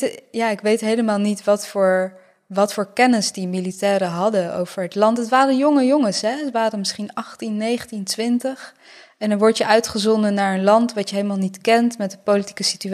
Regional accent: Bosnia & Herzegovina; now in Netherlands; En voor mij is het, het is mijn geschiedenis als Bosnische, maar het is ook mijn geschiedenis als Nederlandse.

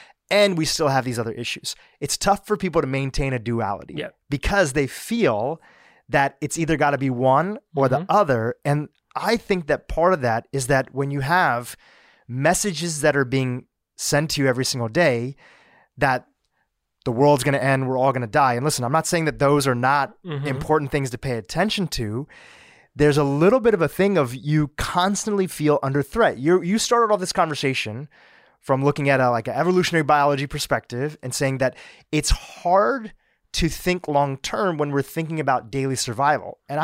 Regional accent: Kenya; born there; I went on a trip with them to my home country, the country that I was born in that I haven't really spent much time in. That was Kenya.

